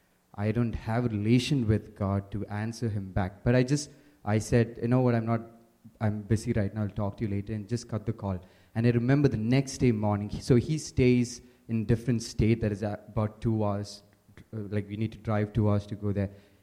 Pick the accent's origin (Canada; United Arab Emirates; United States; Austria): United Arab Emirates; Dubai; I was born and brought up in Dubai